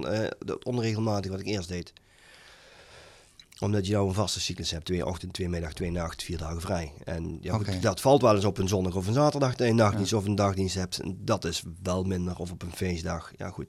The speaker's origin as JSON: {"language": "Dutch", "town": "Wilbertoord", "region": "North Brabant", "country": "Netherlands", "tie": "born or raised there", "said": "Ik ben ooit eens begonnen, toen ik 10 was, met de eerste jeugdprongzetting, bij ons in Wilberdoord."}